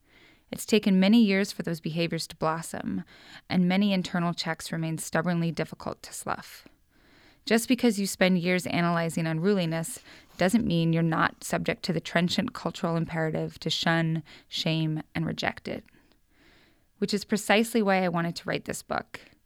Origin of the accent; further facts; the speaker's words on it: Lewiston, Idaho, United States; growing up in Lewiston, Idaho, which, you know, is a town of 30,000